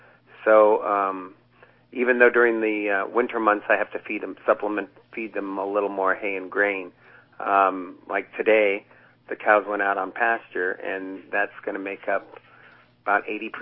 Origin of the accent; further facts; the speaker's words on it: California, United States; now in Orland, United States; Well, we moved up to Orland 11 years ago. I'm originally from Merced County, and I'm a third-generation dairy farmer.